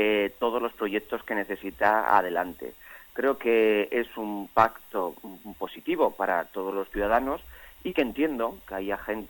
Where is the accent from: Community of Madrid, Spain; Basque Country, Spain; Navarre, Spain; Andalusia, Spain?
Basque Country, Spain; que podamos realmente los vascos tener una educación, una sanidad y todos unos servicios acordes a lo que nos merecemos.